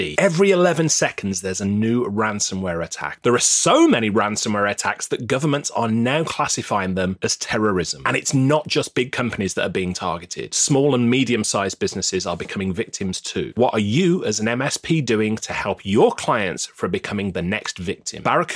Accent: Birmingham, West Midlands, United Kingdom; you've got a great affinity for my hometown of Birmingham.

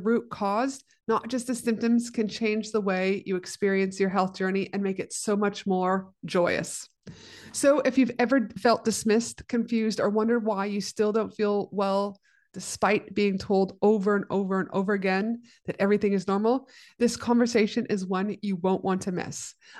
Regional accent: Brisbane, Queensland, Australia; a holistic women's health clinic here in my hometown of Brisbane, Australia

